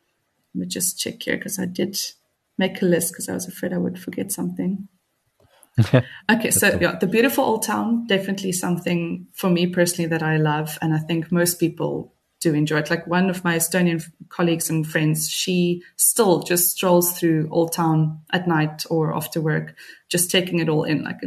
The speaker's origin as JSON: {"language": "English", "country": "South Africa", "said": "I think as a South African woman, the first thing is safety."}